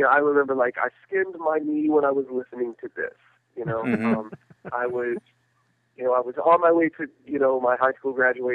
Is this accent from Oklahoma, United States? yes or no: no; Colquitt, Georgia, United States; I grew up in South Georgia, like right above Tallahassee, Florida, in a little town called Colquitt, Georgia. So it's in the swamps, you know, it's an awesome place, but, you know, it's a little removed and isolated